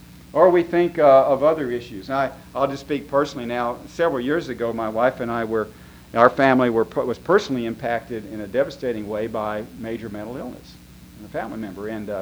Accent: Midwest, United States; I come from the Midwest, where there's so many who have been put out of work with the outsourcing of factories

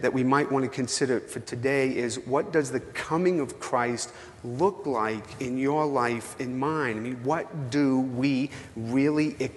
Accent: Boston, Massachusetts, United States; I mean, you know, I'm from Boston, for crying out loud.

